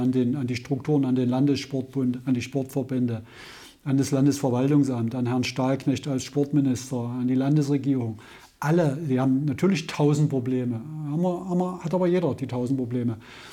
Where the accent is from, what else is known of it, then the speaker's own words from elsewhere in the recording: Saxony, Germany; now in Dessau, Germany; bin zwar Jahrzehnte in Dessau, bin kein Dessauer, bin ein Vogtländer.